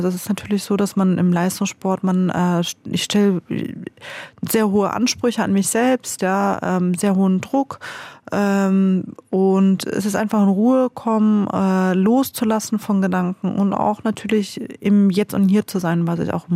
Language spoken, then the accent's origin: German; Germany; now in Austria; ich darf in Österreich nicht wählen. Ich bin Deutsche.